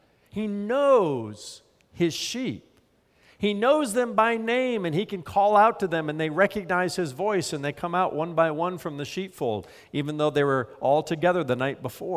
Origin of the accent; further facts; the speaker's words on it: Indiana, United States; When I was growing up in Indiana, one of our friends down the street, they got a dog, a family dog, and they named him Zero.